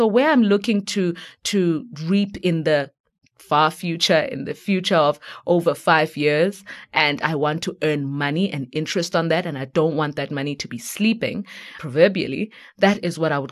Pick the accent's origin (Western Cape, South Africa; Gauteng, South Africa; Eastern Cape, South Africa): Eastern Cape, South Africa; because I come from the Eastern Cape. Come December time, I'm probably going to go home, like the many migrants who go back down to the coast.